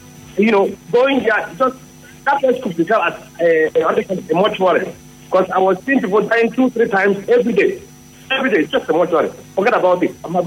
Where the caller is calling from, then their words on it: Bonny Island, Rivers, Nigeria; I'm actually coming from Bonny Island.